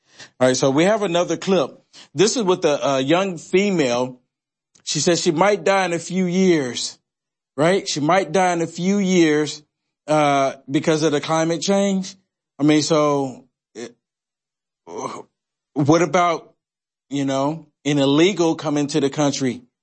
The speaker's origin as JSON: {"language": "English", "region": "California", "country": "United States", "lives_now": "Austin, United States", "said": "because I came from California to Austin, Texas"}